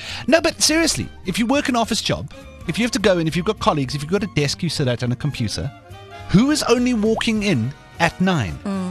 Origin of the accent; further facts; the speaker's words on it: South Africa; Because it feels like, as a South African, if you want to get anything done before work in the morning, if you want to catch a workout, and drop kids at school, you are up in the 4s.